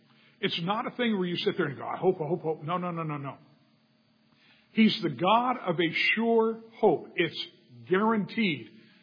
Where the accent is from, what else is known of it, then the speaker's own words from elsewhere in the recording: California, United States; My soul, I grew up in the San Fernando Valley.